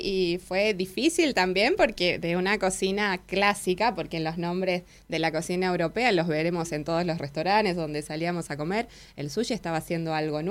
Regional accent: Chaco, Argentina; yo soy de Chaco.

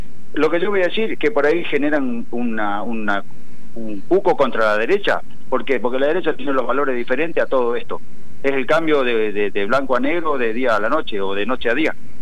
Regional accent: Avellaneda, Santa Fe, Argentina; De Avellaneda, Santa Fe.

